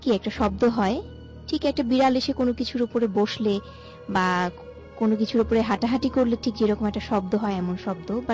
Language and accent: Bangla; Rajshahi, Rajshahi Division, Bangladesh; now in Dhaka, Bangladesh; আমি রাজশাহী থেকে এসেছি